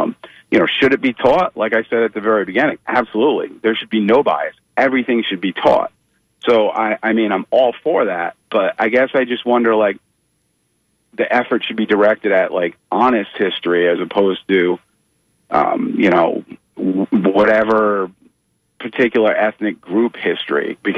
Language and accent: English; Rhode Island, United States; In Rhode Island.